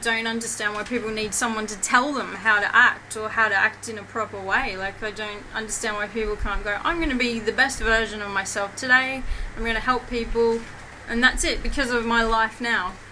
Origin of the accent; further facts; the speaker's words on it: Bougainville, Papua New Guinea; moved away; Yeah, well, it was the closest school to where we just moved, when we moved here from Bougainville Island in Papua New Guinea, so, yeah.